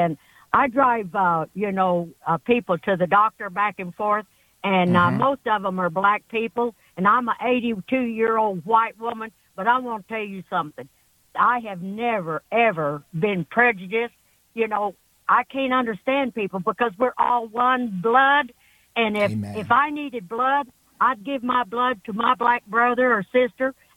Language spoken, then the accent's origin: English; Arkansas, United States; I'm still from Arkansas.